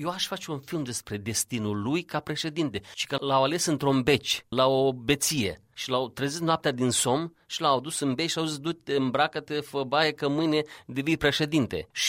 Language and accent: Romanian; Florești, Florești District, Moldova; Sunt toți din Florești, de la mine, de raion. Am zis că sunt născut în județul președinților.